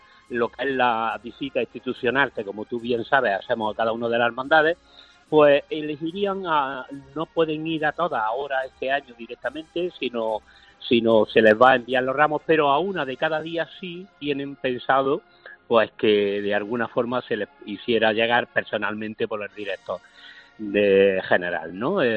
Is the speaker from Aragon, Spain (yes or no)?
no; Granada, Andalusia, Spain; Como muchos granadinos